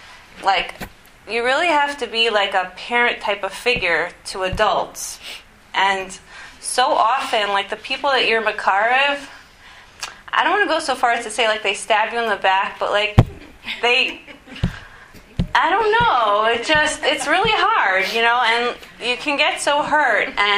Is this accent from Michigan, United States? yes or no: no; Houston, Texas, United States; I'm from Houston.